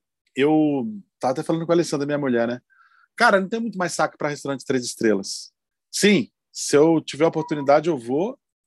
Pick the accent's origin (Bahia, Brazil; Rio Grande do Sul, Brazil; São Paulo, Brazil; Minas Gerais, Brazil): Minas Gerais, Brazil; da nossa terra, né? Eu sou de Minas, né?